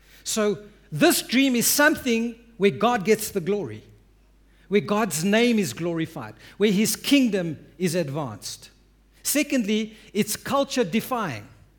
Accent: South Africa; you're thinking as a South African, ach, I'm vlees wees, man.

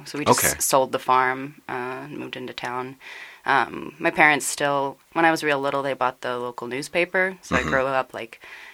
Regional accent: Kansas, United States; I grew up, until I was 15, I grew up on a wheat farm in the middle of Kansas.

